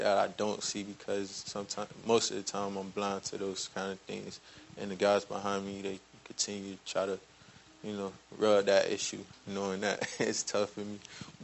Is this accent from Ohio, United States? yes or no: no; Miami, Florida, United States; I'm from Miami, Florida.